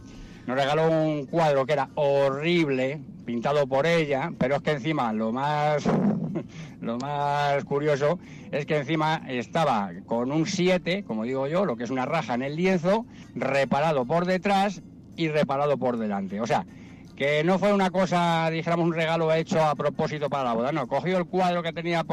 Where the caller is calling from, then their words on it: Madrid, Community of Madrid, Spain; de Madrid.